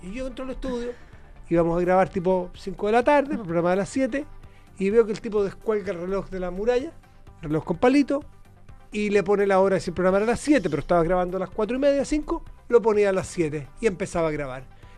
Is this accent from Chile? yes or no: yes; Chile; accent: Chilean; Se me olvidaría el acento chileno en 2 segundos.